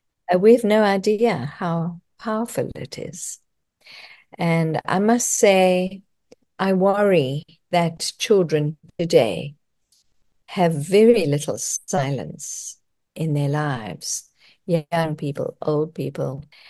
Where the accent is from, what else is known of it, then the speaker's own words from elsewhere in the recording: South Africa; also born or lived in Canada; coming from South Africa, growing up in South Africa, even though I had lived in Canada for a few years